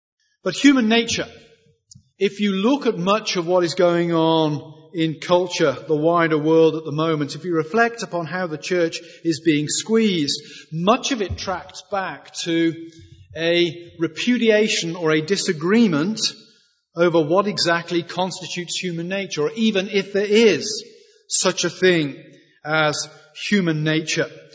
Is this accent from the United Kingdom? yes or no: yes; United Kingdom; You can tell from my accent that I didn't grow up on the south side of Philadelphia. I come from Britain, Northern Europe